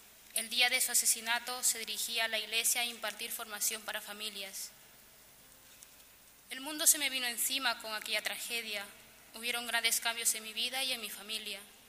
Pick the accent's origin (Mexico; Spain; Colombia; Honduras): Honduras; hondureña. He vivido la cruz muy de cerca debido a la delincuencia.